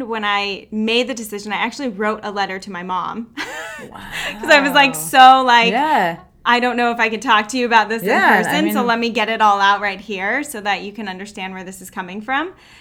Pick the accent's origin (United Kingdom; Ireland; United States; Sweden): United States; California; I am from California.